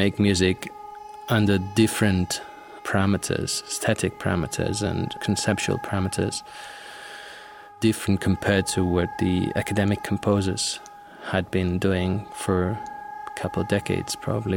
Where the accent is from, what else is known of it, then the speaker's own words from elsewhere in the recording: Barcelona, Catalonia, Spain; I was born in Barcelona and I grew up here. So all my creative career, so to speak, has been in Barcelona, or at least based in Barcelona